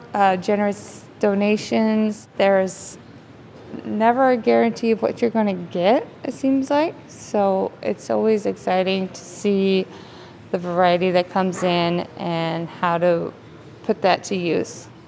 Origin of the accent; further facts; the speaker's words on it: Portland, Oregon, United States; I've been so familiar with it growing up in Portland.